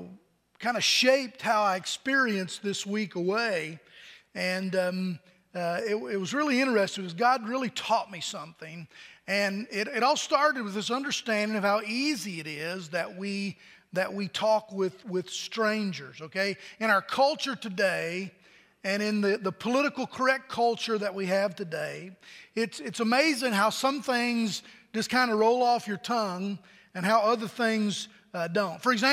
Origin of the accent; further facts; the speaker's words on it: Pennsylvania, United States; Well, I'm from Pennsylvania. Oh, my gosh, I bet it's cold there, huh? Yeah, it's cold there.